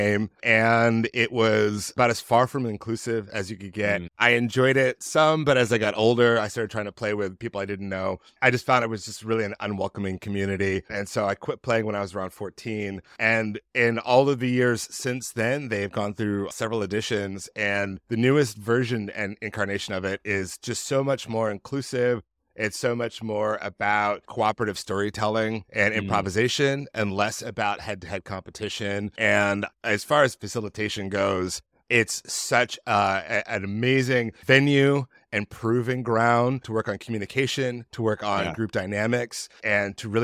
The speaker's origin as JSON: {"language": "English", "town": "Boston", "region": "Massachusetts", "country": "United States", "tie": "born or raised there", "said": "I grew up in Boston in the 1980s and 90s where it was like a Dick Tracy comic. Everybody had a nickname."}